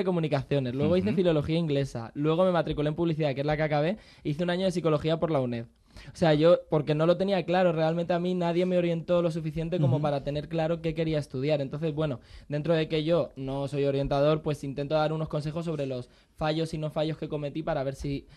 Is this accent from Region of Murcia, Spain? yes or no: no; Alicante, Valencian Community, Spain; moved away as an adult; Yo al final salí de Alicante a los 19 años y era la primera vez que yo salía prácticamente de Alicante.